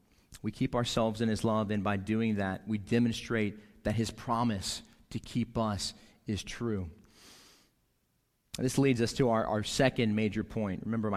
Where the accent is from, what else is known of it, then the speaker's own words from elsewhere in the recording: United States; because I'm an American, I love this land